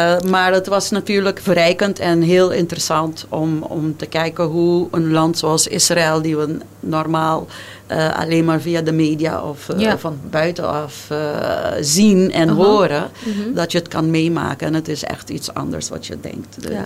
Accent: Aruba; born there; En dus ik ben op Aruba geboren.

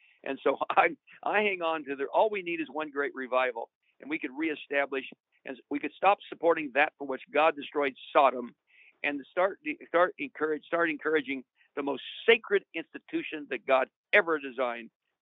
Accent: Kansas, United States; also born or lived in Dallas / Fort Worth / Oklahoma City; now in San Diego, United States; I live in San Diego now, and I've lived here for 25 years, but I grew up I lived in Dallas, Fort Worth, pastured there, Oklahoma City. So I come from that part of the country originally, but I was a Kansas farm kid at age 9.

